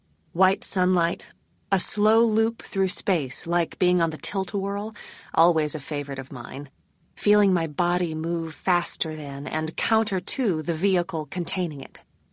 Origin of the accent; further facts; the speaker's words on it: Rockford, Illinois, United States; deserted stretch of highway through corn and soybean fields a few miles outside Rockford, Illinois, my hometown.